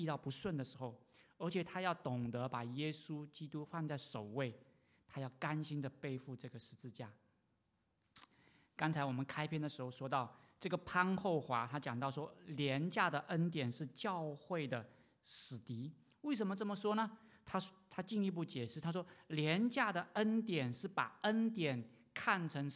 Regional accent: China; now in Rochester, United States; 因为我是大陆来的一个背景，又是传道人

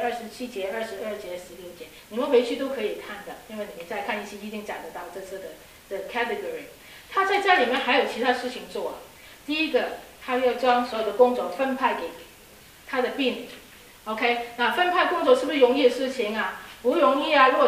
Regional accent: Hong Kong; 我们香港人说的女强人啊

